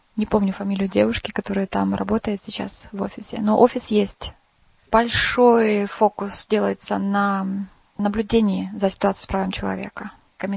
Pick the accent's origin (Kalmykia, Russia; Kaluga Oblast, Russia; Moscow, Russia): Kalmykia, Russia; Elista; now in Oslo, Norway; Я родом из Калмыкии, из города Элисты, но только что закончила университет Осло здесь, где училась последние 6 лет